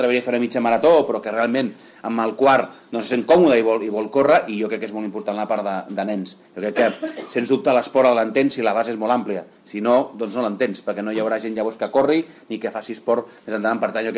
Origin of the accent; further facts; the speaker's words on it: Barcelona, Catalonia, Spain; Ja ens agrada que passin coses fora de Barcelona ciutat, i jo soc de Barcelona, eh?